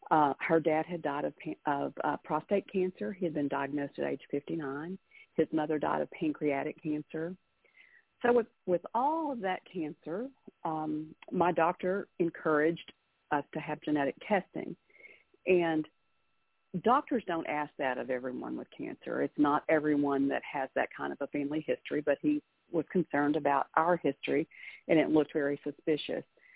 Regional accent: Texas, United States; That's correct, and you can probably tell that from my accent.

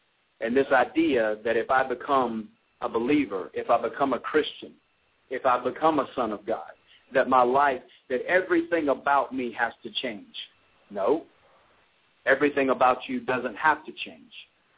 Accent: Anderson, South Carolina, United States; now in Tucker, United States; Being from South Carolina, born and raised in Anderson, South Carolina, finding myself in Tucker, Georgia

